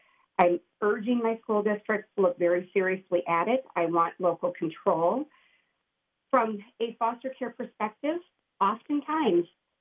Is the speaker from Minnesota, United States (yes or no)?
no; Wisconsin, United States; growing up in Polk, living in St. Croix, doing the sales piece